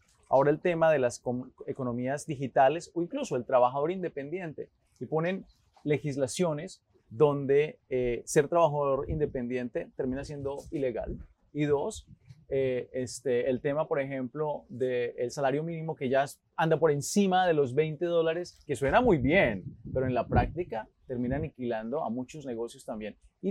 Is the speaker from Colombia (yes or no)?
yes; Colombia; moved away; tú y yo salimos de Colombia, yo también como colombiano, y mencionaste algo importante, vimos una Colombia que muy sufrida